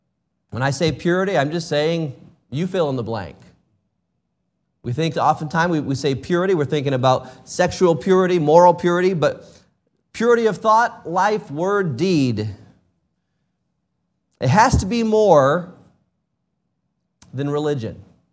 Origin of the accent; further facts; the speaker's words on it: Racine, Wisconsin, United States; also born or lived in Southern US; Of course, we grew up in Racine, Wisconsin, so I'm a sort of Wisconsinite. I'm born in the South, but raised in the North, so does that count?